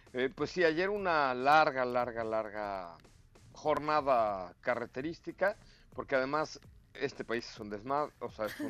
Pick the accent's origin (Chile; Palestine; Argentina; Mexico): Mexico; Perdón, no es que sea yo, ay, si somos mexicanos, sí.